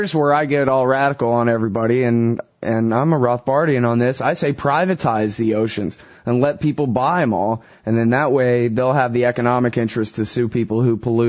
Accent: Texas, United States; Texas is big, man. I'm from Texas.

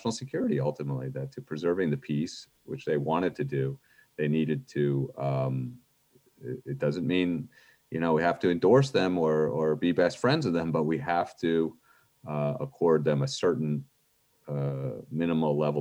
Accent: United States; Now, me as an American, I say, well, that's for them

